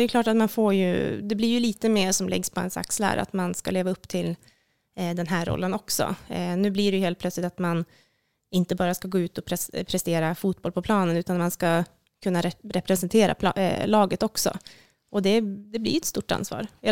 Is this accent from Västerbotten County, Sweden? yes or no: yes; Umeå, Västerbotten County, Sweden; även om jag egentligen trots min uppväxt i Umeå